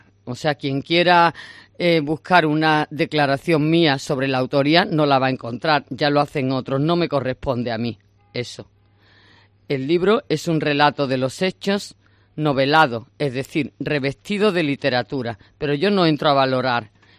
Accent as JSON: {"language": "Spanish", "town": "Almonte", "region": "Andalusia", "country": "Spain", "tie": "born or raised there", "said": "el miércoles 8 se presenta en Almonte, en mi pueblo natal"}